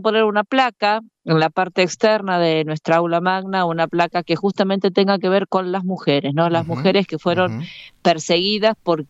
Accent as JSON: {"language": "Spanish", "country": "Argentina", "said": "esta tremenda historia que prácticamente nos invadió como argentinos y argentinas."}